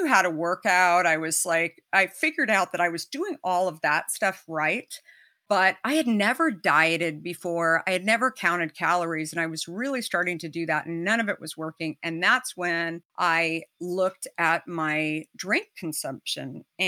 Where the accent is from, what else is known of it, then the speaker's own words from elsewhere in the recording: Arizona, United States; I personally should have been enjoying water my whole life growing up in Arizona, but I didn't.